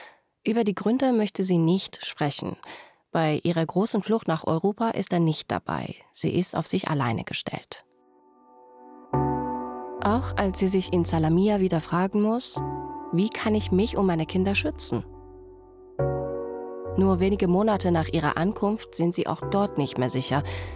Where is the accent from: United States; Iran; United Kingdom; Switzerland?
Iran; German is a second language; moved away as an adult; now in Germany; Ich habe mein Heimatland Iran am 1. Januar 2004 verlassen. Da war ich 20.